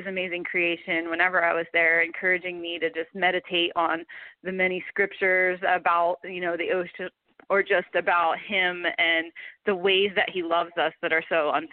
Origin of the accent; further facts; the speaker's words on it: New Jersey, United States; Growing up in New Jersey, that kind of is what I think gave me a love for the beach